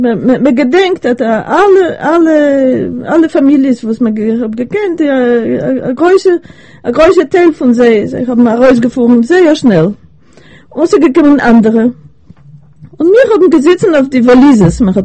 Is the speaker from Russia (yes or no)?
no; Poland; born there; Ich bin geboren in Walbzig. Das ist eine sehr große Gemeinde von den Juden.